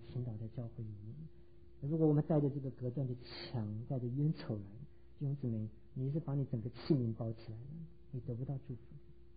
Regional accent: China; 那你知道美国人用信用卡跟我们中国人不一样啊

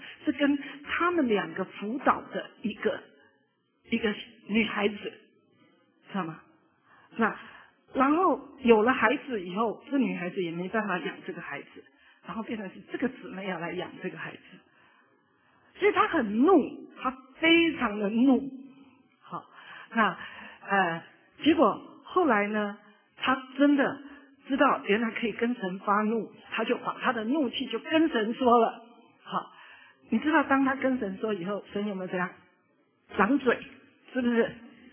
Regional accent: China; 在我们中国人的观念里好像很难想象

